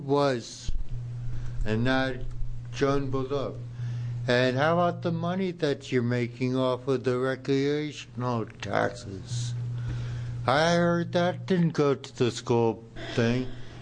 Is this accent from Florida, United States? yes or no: no; Oregon, United States; I'm from Marion County. I've been a patient. I'm a grower. I'm a concerned citizen.